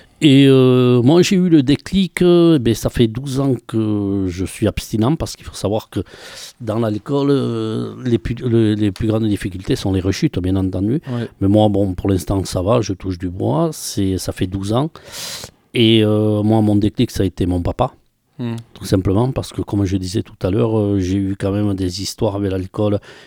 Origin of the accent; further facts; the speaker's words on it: Dax, Nouvelle-Aquitaine, France; born there; je suis né à Dax et jeune déjà entre potes, on s'alcoolisait.